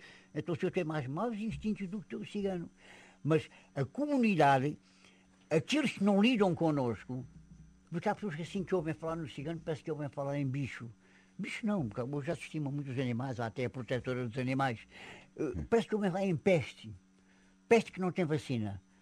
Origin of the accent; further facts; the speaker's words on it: Alentejo, Portugal; Sou cigano e sou alentejano. E se estiver no estrangeiro, afirmo que sou bem português, porque eu considero-me um bom português.